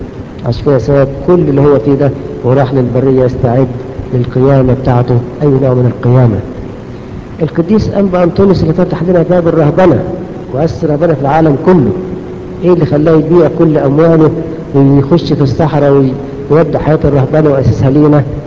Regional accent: Egypt; داخل على الثانوية العامة اللي هي قبل الجامعة عندنا في مصر

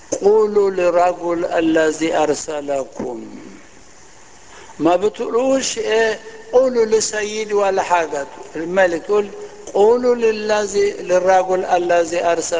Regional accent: Egypt; وعندنا في مصر حاجة زي كده

